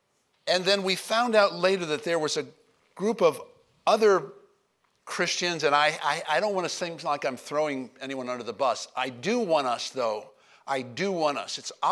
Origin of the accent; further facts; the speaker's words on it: United States; And who did I think I was as an American? Our culture has only been around a couple of hundred years, and I'm going to go there and tell them anything?